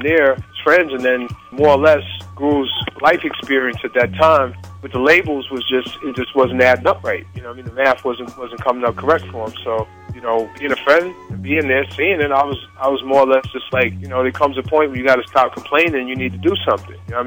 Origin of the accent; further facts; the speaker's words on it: New York, United States; I grew up on it, being a New York producer, born and bred in New York